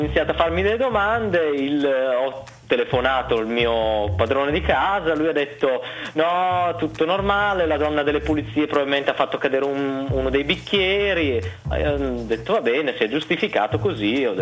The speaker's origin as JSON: {"language": "Italian", "town": "Bologna", "region": "Emilia-Romagna", "country": "Italy", "said": "io sono di Bologna, ma 3 anni fa ho seguito un master a Milano."}